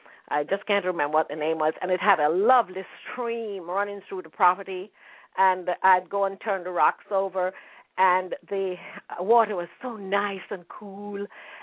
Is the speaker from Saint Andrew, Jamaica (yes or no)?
yes; Kingston, Saint Andrew, Jamaica; I grew up mostly in Kingston and St. Andrew, Constance Spring area.